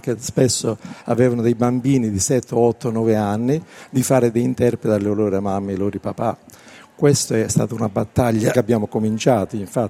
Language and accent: Italian; Apulia, Italy; first language Apulian; Italian is a second language; perché spesso io lo storpeo l'italiano, perché la mia prima lingua è il pugliese.